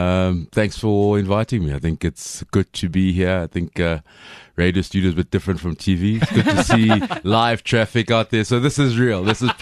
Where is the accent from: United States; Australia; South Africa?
South Africa; Soweto, Gauteng; especially what was around us from born and bred in Soweto